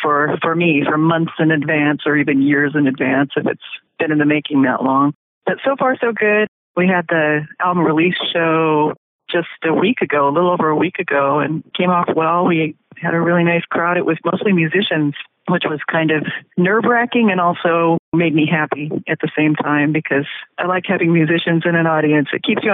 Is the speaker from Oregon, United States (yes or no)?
yes; Portland, Oregon, United States; You know, I'm from Portland, Oregon, and Portland's undergone just whiplash change in the past 20 years or so